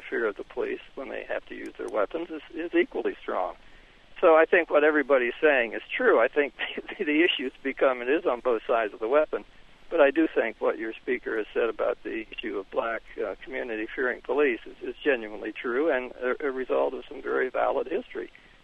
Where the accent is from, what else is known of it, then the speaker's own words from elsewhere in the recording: Cincinnati, Ohio, United States; Good. I'm from Cincinnati, and as your guests may know, we had some civil unrest in 2001